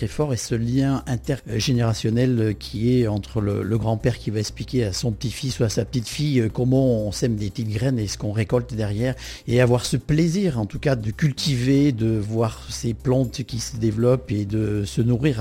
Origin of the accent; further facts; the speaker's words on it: Saint-Désirat, Auvergne-Rhône-Alpes, France; je suis né à Saint-Désirat, j'adore mon petit village natal, et comme je suis fils d'agriculteur